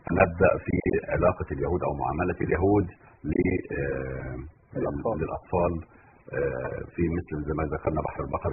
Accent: Egypt; عندنا في مصر

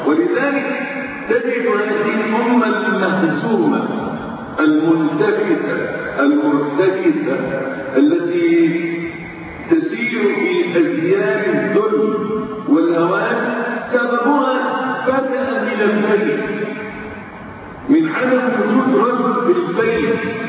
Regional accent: Egypt; حصل عندنا في مصر غلاء فاحش، تضاعفت الأسعار

